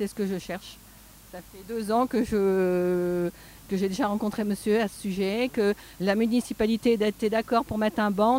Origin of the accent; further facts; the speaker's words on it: Saint-Malo, Brittany, France; now in Saint-Brieuc, France; je viens de Saint-Malo, où c'est plus simple.